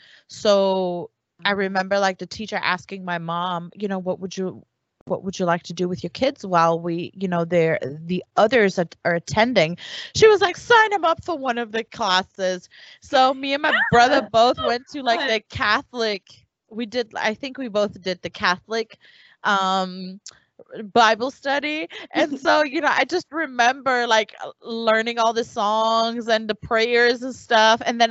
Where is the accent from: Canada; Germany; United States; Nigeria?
Germany; because we were raised in Germany at the time, like in elementary school, actually throughout even high school, there was Bible study in school still.